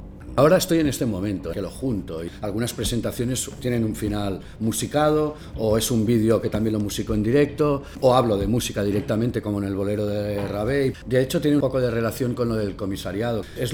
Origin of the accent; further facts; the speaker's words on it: Terrassa, Catalonia, Spain; born there; Nací en Tarrasa, una ciudad industrial cercana a Barcelona